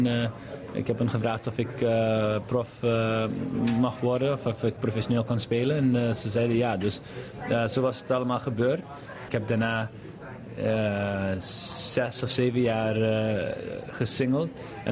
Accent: Curaçao; Dutch is a second language; Ik kom uit Curaçao, maar ik heb toch een kans voor Nederland of een grotere land te spelen.

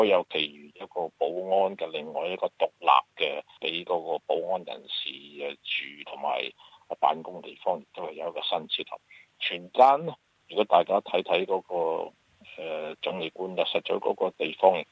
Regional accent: Australia; 是希望能够影响我哋澳洲人本土咧

